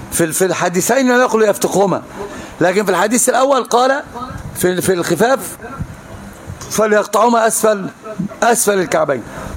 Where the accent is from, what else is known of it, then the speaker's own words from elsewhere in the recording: Upper Egypt, Egypt; فقلت أنا صعيدي أشد منك